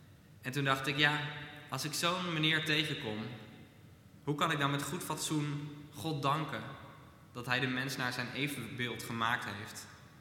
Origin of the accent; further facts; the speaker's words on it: Netherlands; We zijn Nederlanders, we zijn nuchter, we werken hard. En we leven in een rijk land waarin alles goed geregeld is.